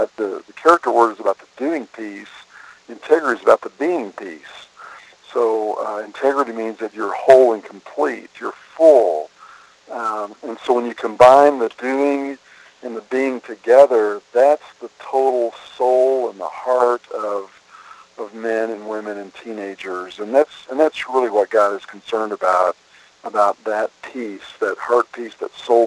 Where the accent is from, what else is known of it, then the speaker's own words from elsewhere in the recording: Texas, United States; born there; I was born in Texas, raised in a church home.